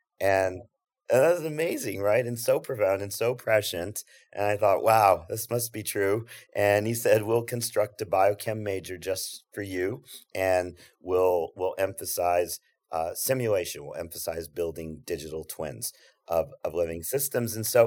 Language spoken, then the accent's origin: English; Albuquerque, New Mexico, United States; So I grew up in Albuquerque, New Mexico.